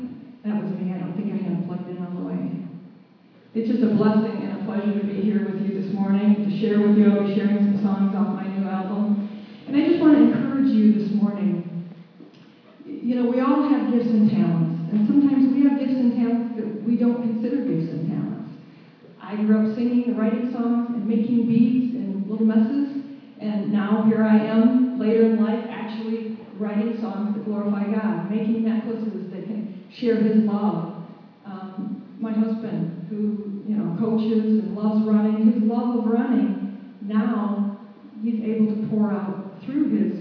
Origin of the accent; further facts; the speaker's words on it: Danville, Michigan, United States; I'm from Danville.